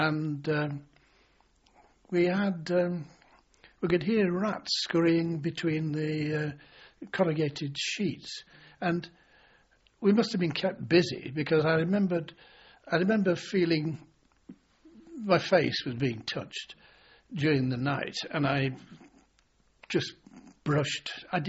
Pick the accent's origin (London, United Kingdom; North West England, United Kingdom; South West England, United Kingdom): North West England, United Kingdom; born there; I was born in Cumberland